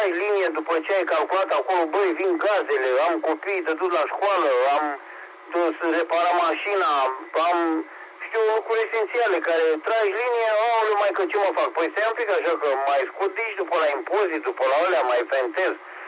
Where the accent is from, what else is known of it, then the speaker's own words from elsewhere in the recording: Romania; sunt mândru că sunt român, sincer.